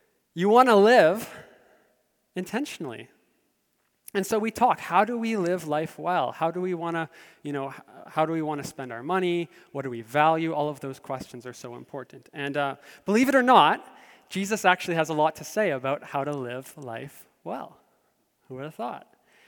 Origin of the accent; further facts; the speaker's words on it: Abbotsford, British Columbia, Canada; So I grew up in Abbotsford.